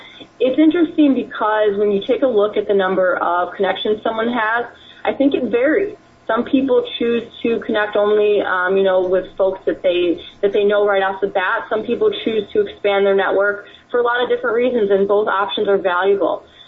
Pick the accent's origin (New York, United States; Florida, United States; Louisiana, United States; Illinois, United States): Illinois, United States; Chicago; So this person's suggestion was for Chicago, Illinois, my hometown nonetheless.